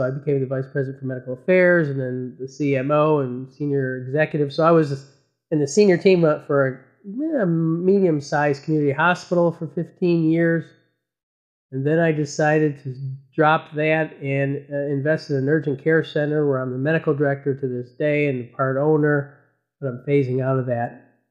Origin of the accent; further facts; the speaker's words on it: Midwest, United States; I grew up in the Midwest.